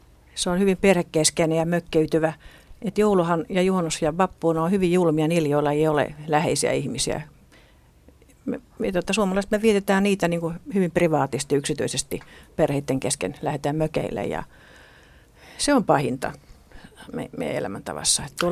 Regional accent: Häme, Finland; Mä tiedän, kun mä oon Hämeestä kotossa

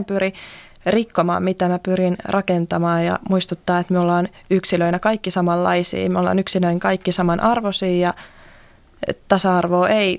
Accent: Hyvinkää, Uusimaa, Finland; mä oon Hyvinkäältä kotoisin, mä oon niin kuin mun isä ja isoisä on asunut Hyvinkäällä, eli pitkän linjan hyvinkääläisiä, mutta kyllä mulle niin kuin toi Uusimaa on koti.

